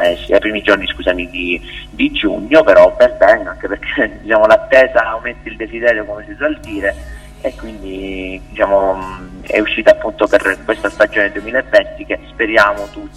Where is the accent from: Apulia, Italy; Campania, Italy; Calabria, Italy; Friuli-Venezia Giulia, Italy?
Calabria, Italy; Reggio Calabria; io, diciamo, sono originario di Reggio Calabria